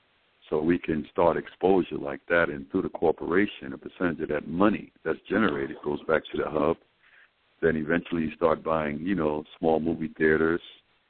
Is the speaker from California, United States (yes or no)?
no; South Carolina, United States; Greetings. … I'm from South Carolina.